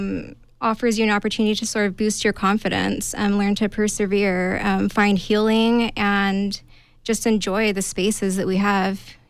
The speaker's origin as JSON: {"language": "English", "town": "Fresno", "region": "California", "country": "United States", "tie": "born or raised there", "said": "Well, I grew up in Fresno, which is about 90 minutes away from three different national parks. And as a youth, I never visited any of those spaces."}